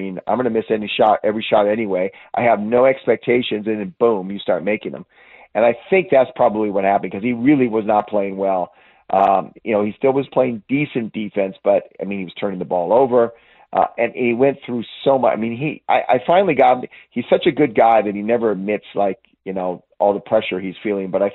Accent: California, United States; And when I grew up in the Bay Area, and I didn't even know about Marin City.

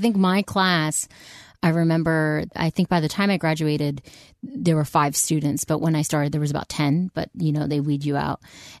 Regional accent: Ardmore, Pennsylvania, United States; I grew up in Ardmore, Havertown area. From the age of 5 until 22, I went to Catholic school.

